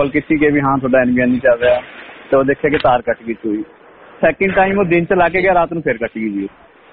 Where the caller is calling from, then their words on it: Melbourne, Victoria, Australia; ਬੋਲਦਾ ਮੈਲਬਨ ਤੋਂ ਜੀ